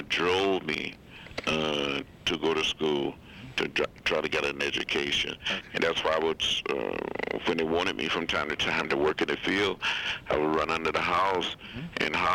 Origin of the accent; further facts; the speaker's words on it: Nashville, Tennessee, United States; I grew up in Nashville.